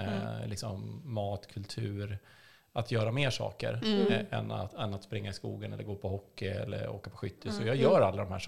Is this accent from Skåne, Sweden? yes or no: no; Stockholm, Stockholm County, Sweden; Jag växte upp i Stockholm